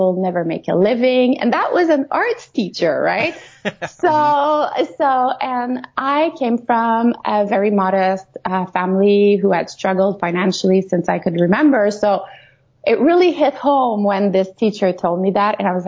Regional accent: Canada; I'm French Canadian. I'm a mother of two.

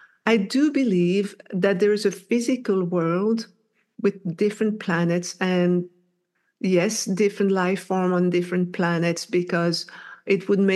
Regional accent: Belgium; I'm from Belgium, Netherlands, we're neighboring countries.

